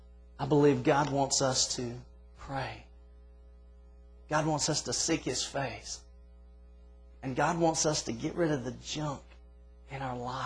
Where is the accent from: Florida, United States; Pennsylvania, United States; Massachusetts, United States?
Florida, United States; I'm from, not truly South, but I'm from Florida. And in Florida, my family drank a lot of sweet tea.